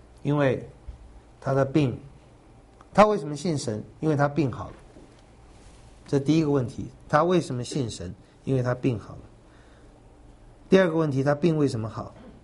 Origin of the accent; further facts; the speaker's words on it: Taiwan; 我们台湾人一定拜乌鸦。